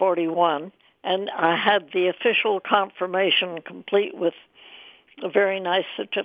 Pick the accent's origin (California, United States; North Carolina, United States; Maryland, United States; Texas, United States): California, United States; born there; now in Yakima, United States; I was born in California 105 years ago, and I've lived in the Yakima Valley since 1946.